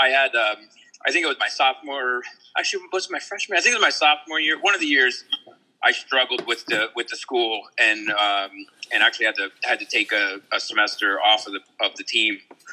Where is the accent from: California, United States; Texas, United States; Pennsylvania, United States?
Pennsylvania, United States; Bethlehem; Yeah. I grew up in Bethlehem.